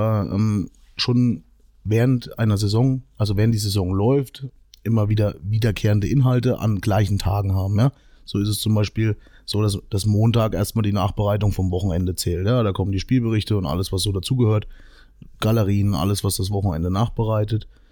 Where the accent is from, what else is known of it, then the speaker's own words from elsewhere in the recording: Meiningen, Thuringia, Germany; ich bin aus Meining